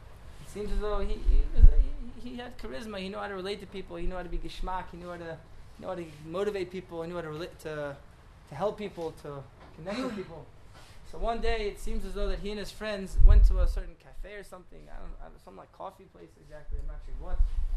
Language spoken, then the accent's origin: English; Atlanta, Georgia, United States; now in Jerusalem, Israel; I live in Ramat Eshkol. So there's … I'm from Atlanta, Georgia.